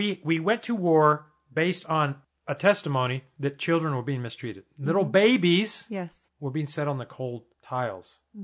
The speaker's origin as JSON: {"language": "English", "country": "Spain", "said": "I'm Hispanic. I'm from Spain"}